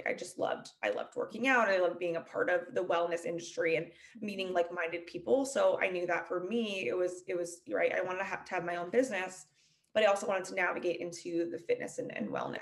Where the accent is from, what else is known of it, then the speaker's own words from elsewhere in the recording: Arizona, United States; So I am Arizona born and raised, New York blood.